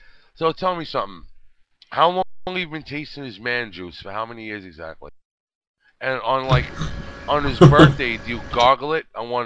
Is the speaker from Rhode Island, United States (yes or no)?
no; Brooklyn, New York, United States; Everybody knows I'm from Brooklyn. What the fuck? You can't tell by the accent?